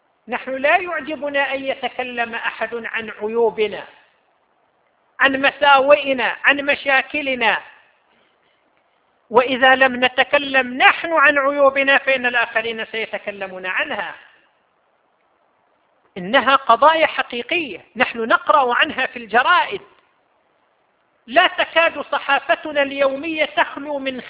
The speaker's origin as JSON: {"language": "Arabic", "country": "Saudi Arabia", "said": "1.5 مليون شغالة عندنا في المملكة العربية السعودية من عاملات المنازل"}